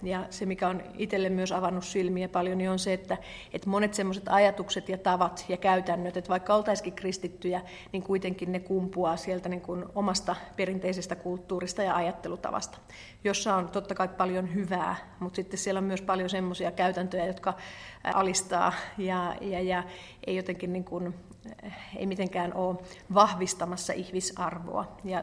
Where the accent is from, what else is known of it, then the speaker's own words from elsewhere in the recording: Mwanza, Tanzania; now in Finland; se on semmoisen niin kuin kyläkauppiaan, pienen kaupan kasvatti, ja sitten kun ne pienet kaupat on esimerkiksi, ne on siellä Tansaniassa, ne on ne suurimmat kaupat, tai siis meillä Muansassa